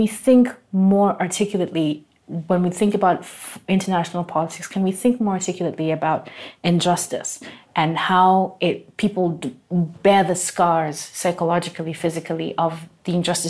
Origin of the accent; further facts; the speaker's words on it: Kenya; I'm speaking sure. as a Kenyan.